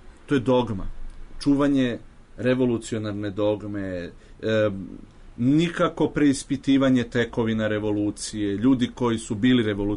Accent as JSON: {"language": "Serbian", "town": "Smederevska Palanka", "region": "Šumadija and Western Serbia", "country": "Serbia", "said": "na tom području, odakle sam ja poreklom, u Smederevskoj Palanci i okolini."}